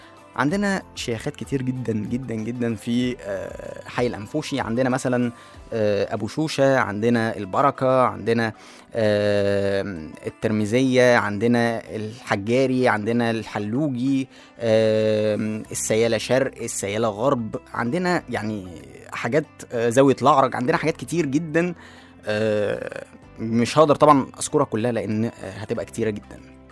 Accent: Egypt; لكنه الصناعة دي موجودة هنا عندنا في مصر

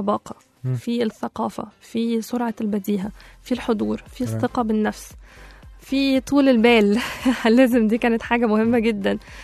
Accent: Egypt; عشان انا مصريه، عشان انا عربيه، عشان انا من افريقيا، عشان انا ما بتكلمش الماني، علشان الدين

